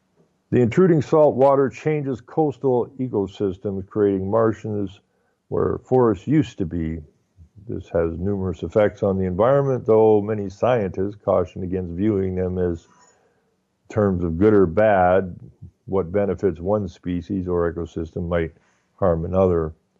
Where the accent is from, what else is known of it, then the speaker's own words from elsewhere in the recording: Ontario, Canada; I saw pictures like this all the time when I grew up in the Ottawa Valley.